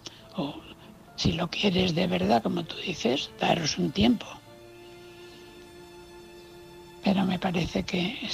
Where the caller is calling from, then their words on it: Valencia, Valencian Community, Spain; de Valencia.